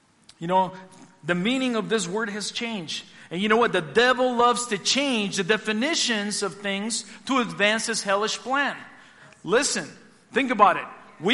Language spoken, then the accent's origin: English; Mexico; moved away; And I can say that, people. I came from Mexico.